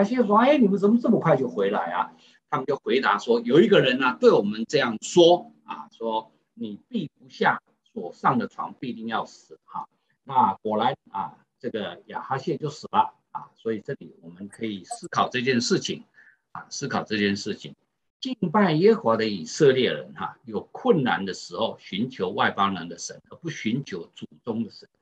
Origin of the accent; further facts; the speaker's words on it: China; 就好像啊我们中国人这个啊如果没有啊不能怀孕生孩子哈